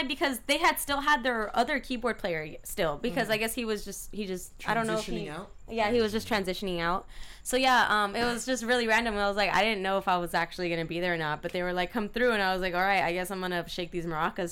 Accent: Montebello, California, United States; In Montebello, East LA. So East LA, Montebello is what, like kind of the area where I grew up

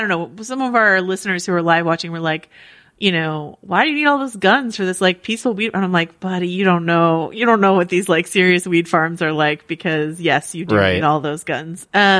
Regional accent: California, United States; To bring us back to the fact that I am from Northern California

